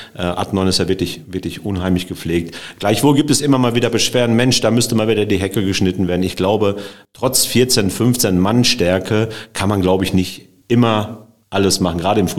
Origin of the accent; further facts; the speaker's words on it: North Rhine-Westphalia, Germany; Aber das als Sauerländer hatte ich das ja in keinster Weise abgeschreckt